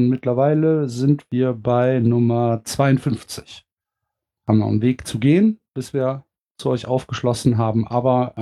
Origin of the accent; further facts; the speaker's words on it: Brühl, North Rhine-Westphalia, Germany; Ja, überraschenderweise komme ich aus Köln, beziehungsweise aus der Nähe von Köln, aus Brühl, um genau zu sein.